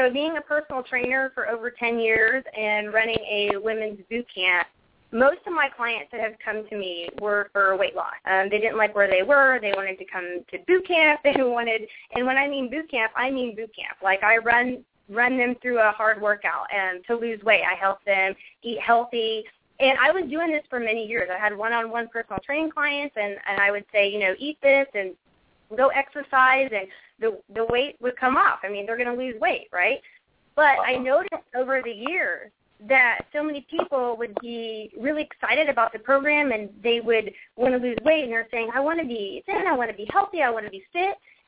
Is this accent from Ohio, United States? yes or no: no; Dallas, Texas, United States; Yes, I grew up in the Dallas area, and my whole life I battled with self-esteem and weight issues.